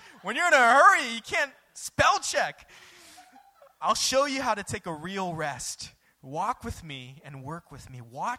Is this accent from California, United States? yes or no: yes; California, United States; I'm chill. I'm from the West Coast. I'm from California. I'm chill.